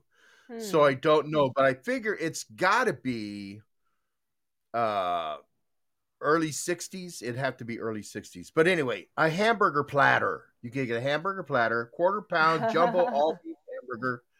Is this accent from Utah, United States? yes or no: yes; Salt Lake City, Utah, United States; born there; because I was born in Utah. I was born in Salt Lake City, Utah.